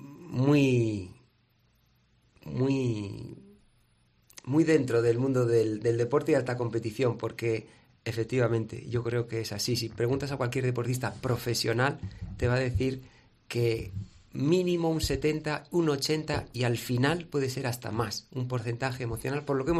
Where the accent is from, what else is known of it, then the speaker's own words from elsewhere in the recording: Arnedo, La Rioja, Spain; Sí, en mi tierra.